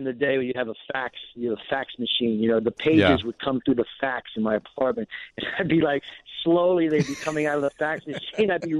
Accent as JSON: {"language": "English", "town": "Cambridge", "region": "Massachusetts", "country": "United States", "tie": "born or raised there", "said": "Oh, yeah, because, I mean, I'm a New Yorker. My parents are from New York. I grew up in Cambridge only because my dad was working there for a little while. I went to high school in Cambridge."}